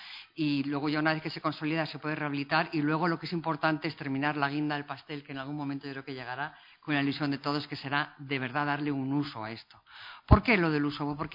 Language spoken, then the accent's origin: Spanish; Navarre, Spain; Como directora general de Patrimonio Cultural y como navarra